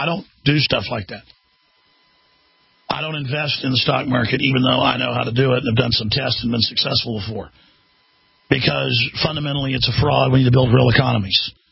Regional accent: Dallas, Texas, United States; born there; And I've been going to Luby's since I was knee-high to a grasshopper, since I was born in Dallas, Texas.

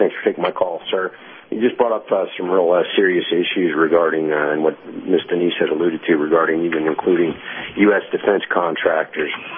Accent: United States; Personally, as an American, I am completely livid at this

